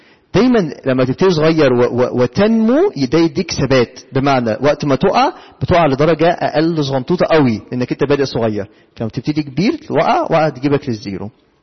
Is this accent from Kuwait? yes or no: no; Egypt; واحنا كشعب مصري يعني الالتزام ده اخر حاجة في حياتنا